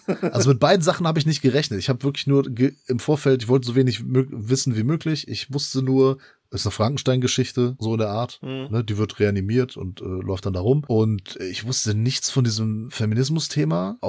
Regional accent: Portugal; Wir sind keine Spanier, wir sind Portugiesen.

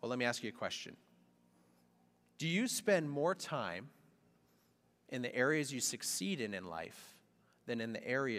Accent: Canada; born there; You know, the reason I was born in Canada is because my Indian mom and my English dad decided to live in Canada together. So when I was born a Canadian, not by choice, but by origin.

